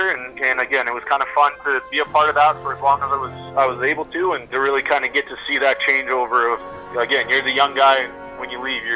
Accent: North Battleford, Saskatchewan, Canada; I grew up in North Battleford, Saskatchewan, and they had a senior men's team here

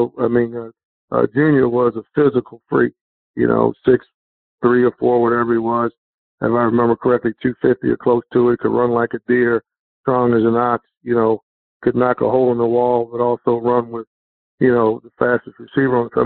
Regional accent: Baltimore, Maryland, United States; The one place I hadn't worked in was my hometown, that's Baltimore.

